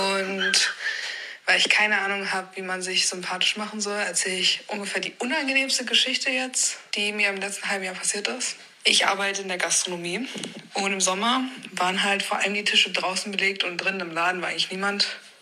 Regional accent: Austria; now in Halle, Germany; ich bin 21 Jahre alt. Ich komme eigentlich aus Österreich, wohne aber jetzt schon seit in Halle an der Saale.

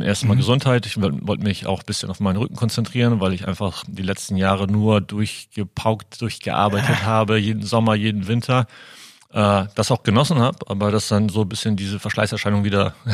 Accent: Germany; also born or lived in Lithuania / United States; Litauischer Herkunft. Bin dort geboren, bin in Deutschland aufgewachsen, habe in den USA Basketball gespielt und studiert, also Highschool und College. Bin dann zurück nach Deutschland, nach Cuxhaven zurück. Ich bin in 2 Städten aufgewachsen, Westerstede und Cuxhaven.

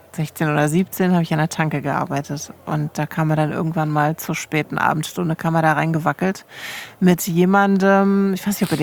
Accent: Klein-Gerau, Hesse, Germany; Da komme ich ursprünglich her, aus Kleingera

